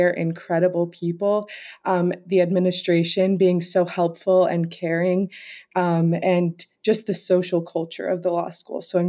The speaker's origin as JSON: {"language": "English", "town": "Tarpon Springs", "region": "Florida", "country": "United States", "tie": "born or raised there", "said": "I am the SBA president of the Newark campus. I'm originally born and raised in Florida, specifically Tarpon Springs."}